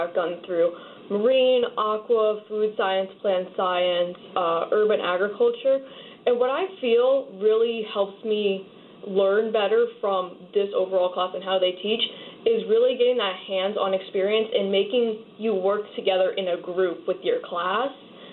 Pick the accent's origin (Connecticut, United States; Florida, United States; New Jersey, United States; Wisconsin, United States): Connecticut, United States; Stamford; No, I am from Stamford.